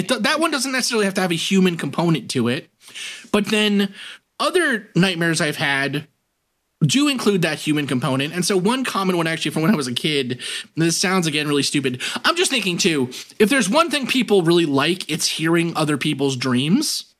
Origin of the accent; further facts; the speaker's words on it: New York, United States; our house had hot water heat in it growing up in New York.